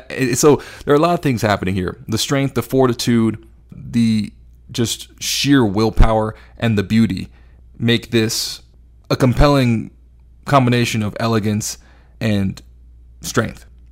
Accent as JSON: {"language": "English", "region": "Texas", "country": "United States", "said": "You know, I'm from Texas. I just like to drive cars."}